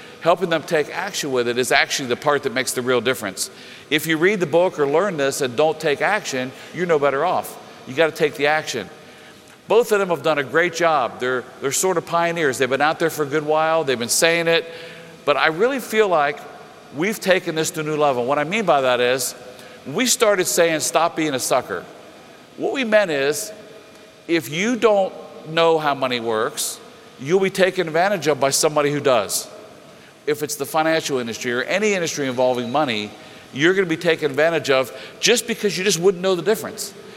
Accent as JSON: {"language": "English", "town": "Cincinnati", "region": "Ohio", "country": "United States", "said": "I'm from Cincinnati, and I invited people from, you know, probably a 100-mile radius"}